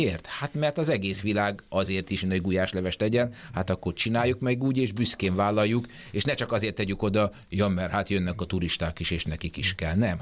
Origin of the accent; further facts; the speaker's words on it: Budapest, Hungary; nekünk föl kell budapestiként dolgozni, hogy mi egy szuper fővárosban élünk, lakunk